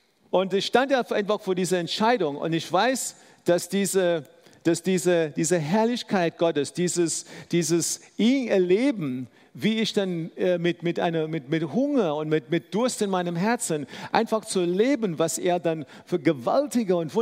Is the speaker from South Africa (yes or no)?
yes; South Africa; Ich bin in Südafrika aufgewachsen, wo wir herkommen.